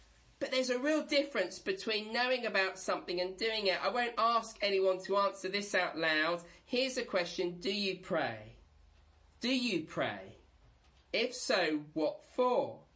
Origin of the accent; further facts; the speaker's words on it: East of England, United Kingdom; I grew up in East Anglia where the fields are flat and you can see for miles and miles around.